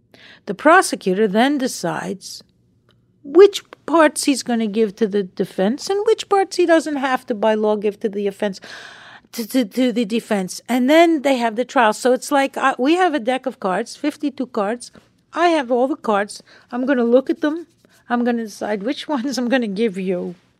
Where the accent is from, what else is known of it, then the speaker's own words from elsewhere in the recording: New York, United States; Because we were kids growing up on Long Island together.